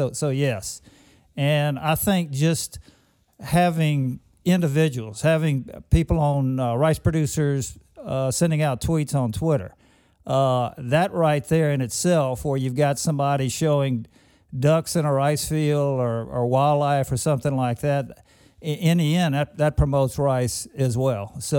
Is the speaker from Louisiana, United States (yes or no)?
yes; Louisiana, United States; I mean, you know, I'm from South Louisiana